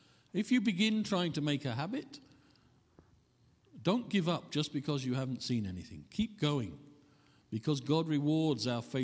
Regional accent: England, United Kingdom; in my service as an English person serving in England

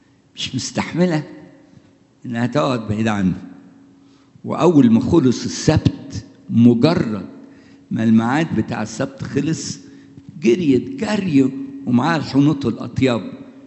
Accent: Egypt; شوف التقليد دي لبناني وأنا مصري

